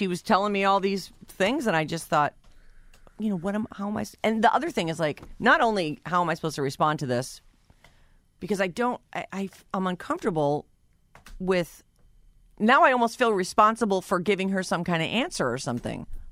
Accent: East Coast, United States; we find out we're both from the East Coast or whatever.

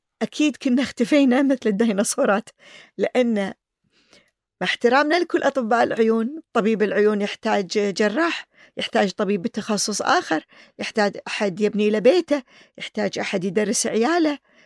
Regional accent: Kuwait; يعني كان عندنا في الكويت مراكز أغلقت لفترة طويلة

